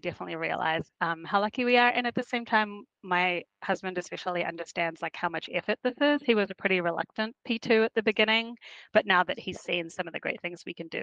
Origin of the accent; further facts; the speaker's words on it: New Zealand; I'm from New Zealand originally, so I go home to New Zealand about once a year.